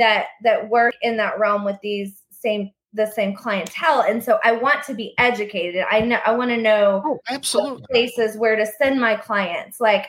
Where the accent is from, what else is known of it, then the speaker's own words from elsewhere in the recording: Lubbock, Texas, United States; now in Austin, United States; So I grew up in West Texas in Lubbock, and then I moved to Austin, where it's like complete night and day.